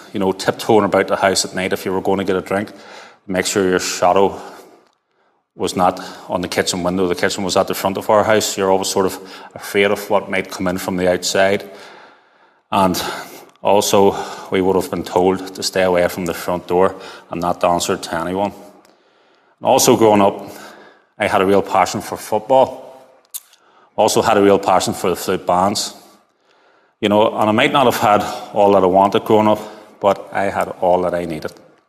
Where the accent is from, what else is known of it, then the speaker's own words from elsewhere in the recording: Portadown, Northern Ireland, United Kingdom; there was only one band for me growing up in Portadown.